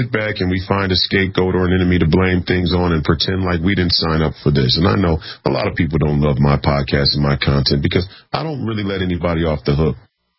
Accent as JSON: {"language": "English", "town": "Minneapolis", "region": "Minnesota", "country": "United States", "tie": "born or raised there", "said": "I grew up here in Minneapolis, Minnesota."}